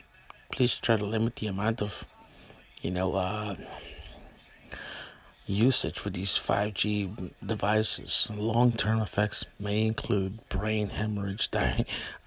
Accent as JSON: {"language": "English", "town": "New York City", "region": "New York", "country": "United States", "tie": "born or raised there", "said": "Yes, I grew up in the Bronx. Yes, I did."}